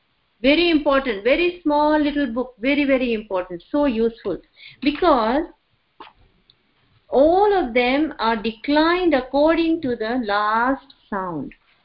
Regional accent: India; but growing up in my ancestral home, very big house, huge joint family, very, very large family, some 20, 30 people lived there normally.

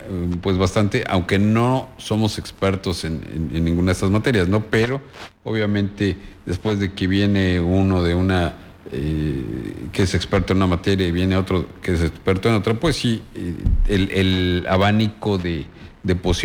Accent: Mexico; Los que somos los dueños somos los mexicanos, los que pagamos impuestos

